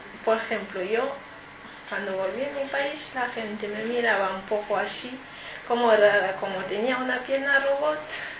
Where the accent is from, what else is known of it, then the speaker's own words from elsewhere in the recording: Cameroon; Spanish is a second language; moved away as an adult; now in Spain; Y vengo de Camerún, soy de Camerún. Y tengo 32 años. Y hace 6 o 7 meses que estoy aquí.